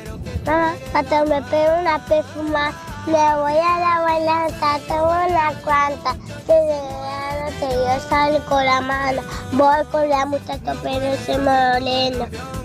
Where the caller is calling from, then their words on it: Manresa, Catalonia, Spain; de Manresa.